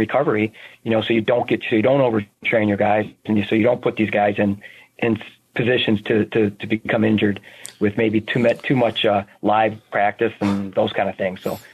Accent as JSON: {"language": "English", "town": "Cleveland", "region": "Ohio", "country": "United States", "tie": "born or raised there", "said": "I mean, I'm from being from Ohio, and especially the Cleveland area, it was always a hot spot of recruiting, you know, when I was growing up."}